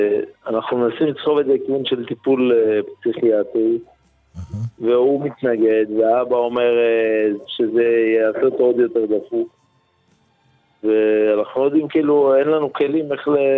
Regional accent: North, Israel; מאזור הצפון.

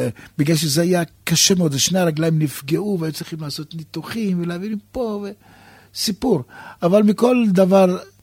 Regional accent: Elifelet, Northern District, Israel; גדלתי במושב בצפון, מושב אליפלט.

